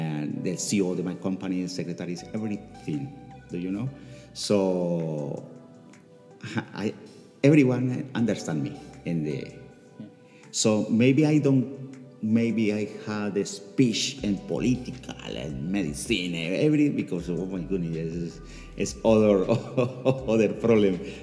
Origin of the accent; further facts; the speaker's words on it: Colombia; English is a second language; now in New York, United States; In Colombia.